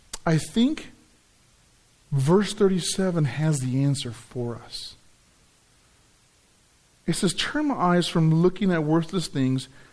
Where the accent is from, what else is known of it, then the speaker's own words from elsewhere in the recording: California, United States; I grew up in California.